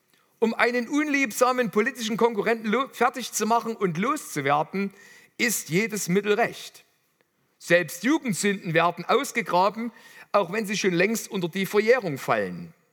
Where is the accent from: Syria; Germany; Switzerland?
Germany; Limbach-Oberfrohna, Saxony; In meiner Heimatstadt Limbach-Oberfrohna gibt es ein ungewöhnliches Restaurant.